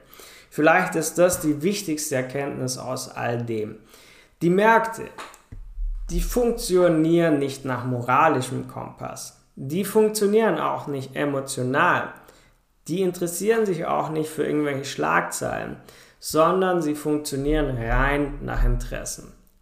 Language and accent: German; Germany; now in Cyprus; Ich wohne auf Zypern, schon seit 6 Jahren inzwischen. Und hier hatten die Leute in meiner alten Heimat in Deutschland mehr Angst, wie ich selber, wo hier wohne.